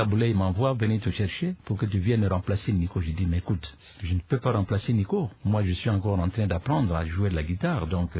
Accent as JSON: {"language": "French", "country": "DR Congo", "said": "Je suis un Congolais, je vis à Kinshasa, je fais de la musique, je suis musicien."}